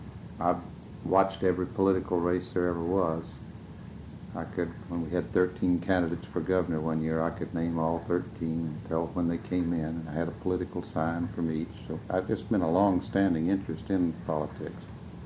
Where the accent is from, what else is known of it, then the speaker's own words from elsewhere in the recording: Gainesville, Florida, United States; born there; I was born in Gainesville, Florida, October the 5th, 1920.